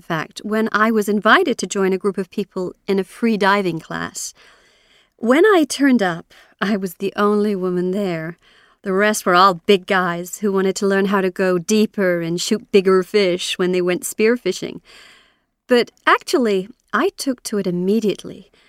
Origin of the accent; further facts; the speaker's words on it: Cayman Islands; born there; Well, I was born in the Cayman Islands near the Bahamas.